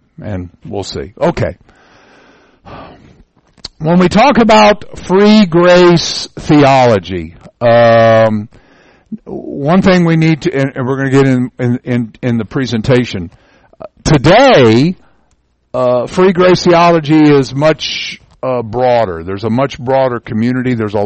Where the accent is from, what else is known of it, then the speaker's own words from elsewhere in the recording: South Carolina, United States; Well, I was worried it's going to be too cold here because we're from South Carolina, and I thought, oh man, and but it's not.